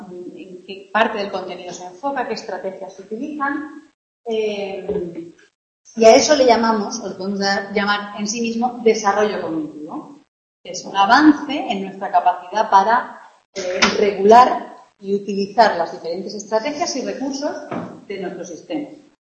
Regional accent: Cartagena, Region of Murcia, Spain; yo os he dicho que soy de Murcia, ¿no? Nací en Cartagena

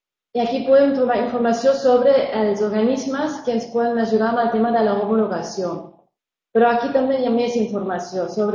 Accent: Germany; Catalan is a second language; ho puc dir que soc d'Alemanya.

